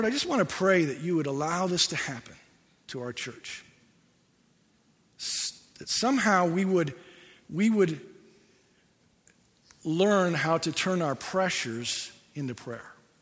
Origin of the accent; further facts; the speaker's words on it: India; I grew up in India.